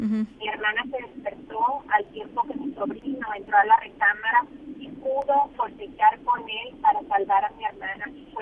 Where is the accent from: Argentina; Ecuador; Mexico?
Mexico; Monterrey, Nuevo León; Nosotros somos de Monterrey